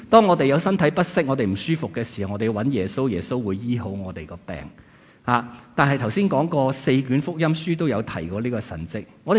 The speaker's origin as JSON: {"language": "Cantonese", "country": "Hong Kong", "said": "我哋中国人唔会咁嘅，我哋香港人一定唔会咁嘅。"}